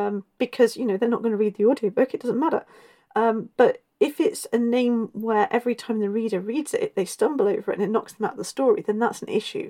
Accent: Ireland; I'm Irish.

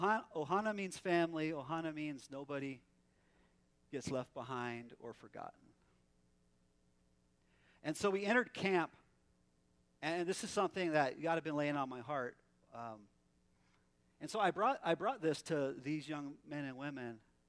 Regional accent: Prescott Valley, Arizona, United States; And, you know, I'm from Prescott Valley, so I don't speak many different languages

